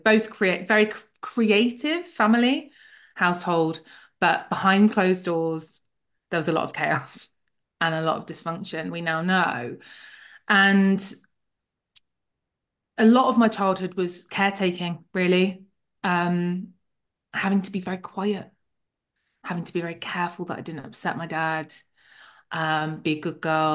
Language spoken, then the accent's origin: English; Leicester, East Midlands, United Kingdom; So I grew up in Middle England, middle of England, in a little city called Leicester.